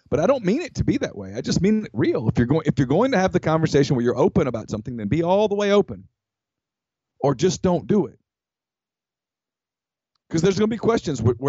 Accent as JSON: {"language": "English", "town": "Ruston", "region": "Louisiana", "country": "United States", "tie": "born or raised there", "said": "I grew up in Ruston, Louisiana."}